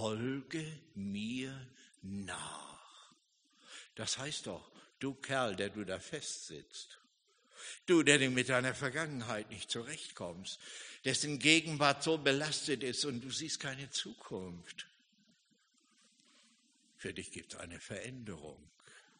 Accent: Hamburg, Germany; in meiner Heimatstadt Hamburg.

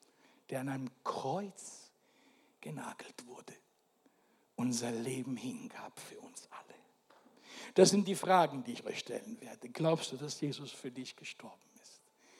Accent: Italy; Sorry, ich bin Italiener

